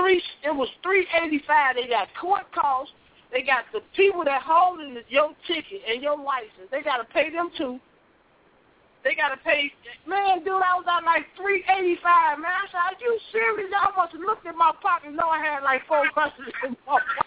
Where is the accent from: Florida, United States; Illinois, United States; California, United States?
Illinois, United States; Chicago; I said I'm from Chicago.